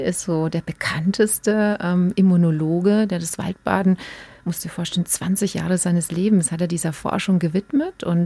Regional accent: Gößweinstein, Bavaria, Germany; ich bin in Gößweinstein aufgewachsen. Das ist in der Fränkischen Schweiz.

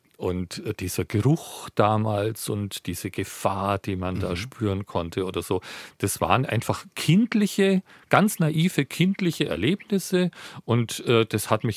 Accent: Bavaria, Germany; ich komme ursprünglich aus Franken

